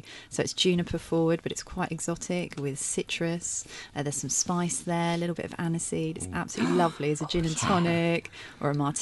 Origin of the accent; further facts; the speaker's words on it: Tenterden, South East England, United Kingdom; now in Bearsted, United Kingdom; I was from Tenterden originally. We live just down the road in Bearstead.